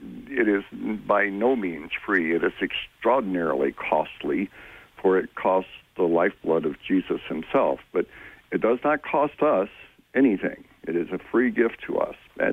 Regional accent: Memphis, Tennessee, United States; I grew up in the South and in Memphis

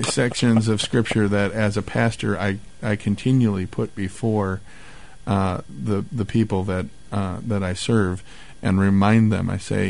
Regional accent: Wisconsin, United States; Well, I'm from Wisconsin, yeah, but, same, you know, yeah, close, same, close enough.

